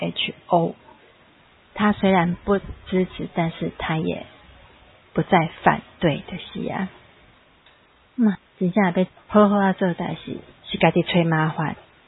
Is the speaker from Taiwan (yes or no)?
yes; Taiwan; 那每年这个时候，我们台湾人就会想要说去跟大家讲，我们那不是中国的一部分